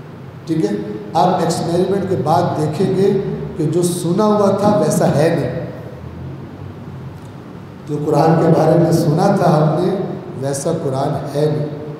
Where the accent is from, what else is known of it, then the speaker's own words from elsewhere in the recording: Rajoa Sadat, Punjab, Pakistan; میں سید ہوں، پیدائشی شیعہ ہوں، ٹھیک ہے؟ ہمارا علاقہ معروف ہے، بلکہ نام ہی اس کا رجوہ سادات ہے